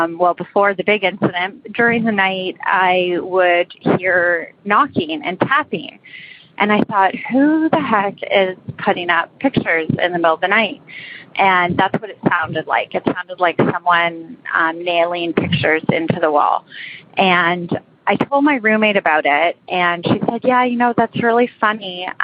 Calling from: Toronto, Ontario, Canada; I'm calling from Toronto.

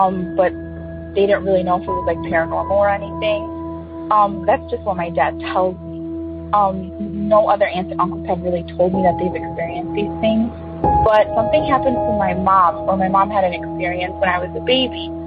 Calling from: Chicago, Illinois, United States

